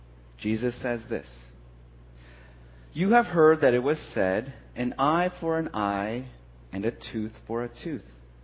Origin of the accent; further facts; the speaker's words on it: Los Angeles, California, United States; growing up in California. My family went on vacation, like a lot of families did in L.A.